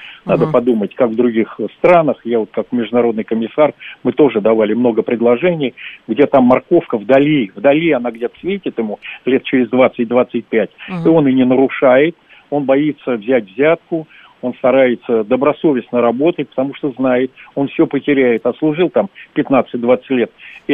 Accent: Moscow, Russia; И сегодня, ну, мы москвичи, вот, мы смотрим

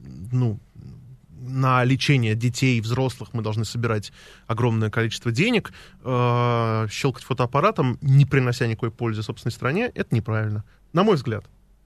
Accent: Moscow, Russia; born there; В этот дом мы переехали в 70 каком-то году, не помню, в 6-м, что ли, когда это был последний дом в Москве

